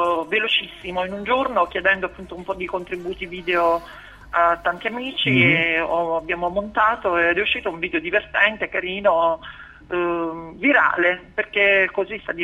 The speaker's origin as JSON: {"language": "Italian", "town": "San Giovanni Rotondo", "region": "Apulia", "country": "Italy", "tie": "born there", "said": "sono nata a San Giovanni Rotondo nella clinica di Padre Pio"}